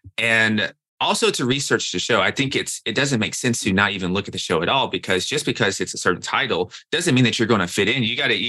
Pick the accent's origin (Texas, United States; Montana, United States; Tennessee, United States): Tennessee, United States; Nashville; now in New York City, United States; So I'm from Nashville, Tennessee, and I'm in medical school in New York City.